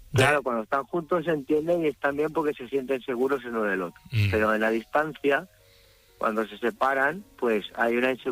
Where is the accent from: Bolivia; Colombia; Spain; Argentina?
Spain; Puig, Valencian Community; de Valencia, de un pueblo que se llama Puig, y estoy ahora aparcado en Tarancón.